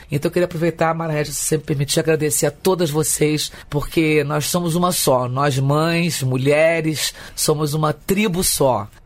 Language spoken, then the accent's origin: Portuguese; Brazil; porque eu tô no Brasil, eu sou brasileira e faço parte dessa história